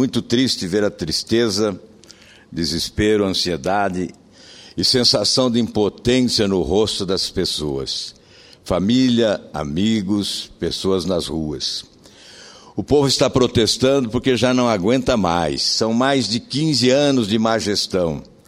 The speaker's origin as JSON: {"language": "Portuguese", "country": "Brazil", "lives_now": "Barquisimeto, Venezuela", "said": "eu moro na Venezuela há 13 anos, sou brasileira, meu marido e meus filhos são venezuelanos."}